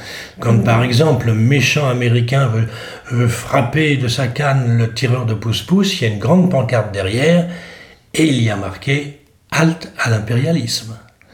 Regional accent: Paris, Île-de-France, France; born there; toute la famille est, du côté de ma mère est creusoise. Maintenant, moi je suis né à Paris, nul n'est parfait

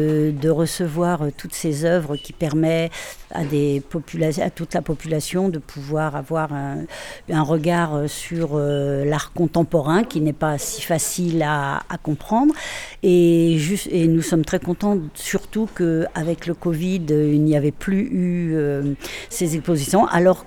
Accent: Paris, Île-de-France, France; je suis parisienne, mais en fait j'ai beaucoup voyagé, j'ai vécu dans beaucoup de pays, donc je suis un peu de partout, quoi. Je suis un peu citoyen du monde.

